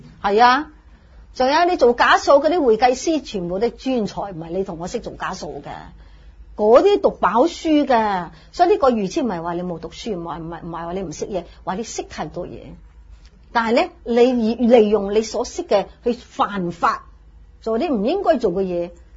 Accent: China; 所以我哋中国人讲得几好啊，君子之交淡如水

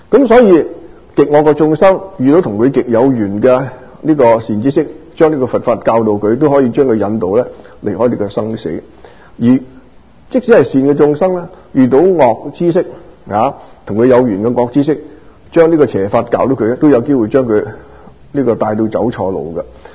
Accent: China; 我哋中国人呢个知字咧

